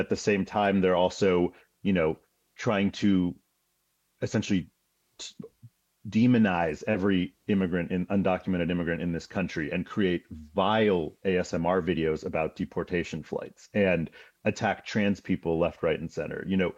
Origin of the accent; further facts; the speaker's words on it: United States; And as an American, as a person living their day-to-day life, that's what I would hope people are able to focus on more.